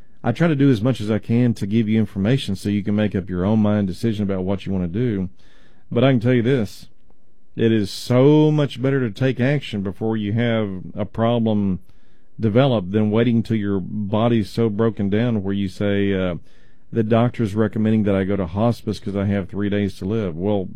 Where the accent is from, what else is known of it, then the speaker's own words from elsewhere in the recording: Texas, United States; accent: East Texas; I say tinnitus. Maybe that's just my East Texas accent.